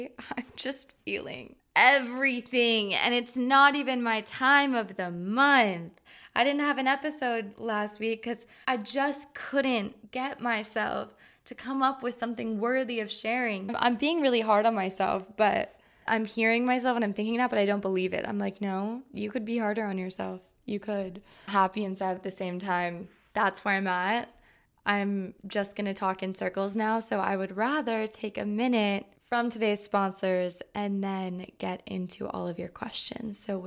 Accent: United States; even though obviously I'm an American, majority of my friends are American.

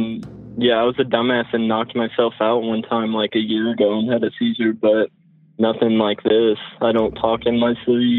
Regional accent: Lexington, Kentucky, United States; I'm from Lexington, Kentucky, and I'm 18.

